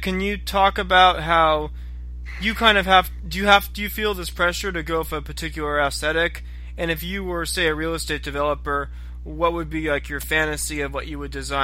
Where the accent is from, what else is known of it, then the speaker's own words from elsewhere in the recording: Los Angeles, California, United States; I grew up in the Westwood area